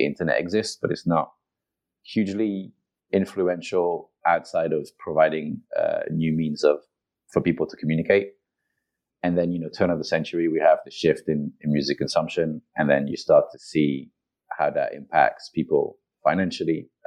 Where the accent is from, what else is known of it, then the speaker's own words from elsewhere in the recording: France; English is a second language; moved away as an adult; also born or lived in Italy / England / Japan; I was born and raised in Europe, in France and in Italy. I went to university in England. I lived in England for a while. Then I lived in Japan for a while. Then moved back to Europe. Then I traveled all around Europe.